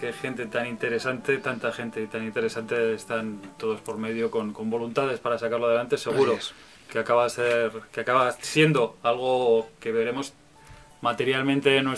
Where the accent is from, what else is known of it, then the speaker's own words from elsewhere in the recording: Bilbao, Basque Country, Spain; Soy de Bilbao.